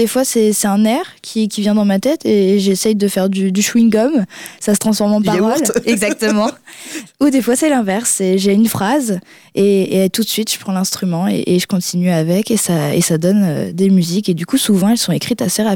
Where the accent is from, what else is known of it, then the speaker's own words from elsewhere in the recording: Cast, Brittany, France; je suis de Cast, tout simplement. Donc, il n'y a pas plus local.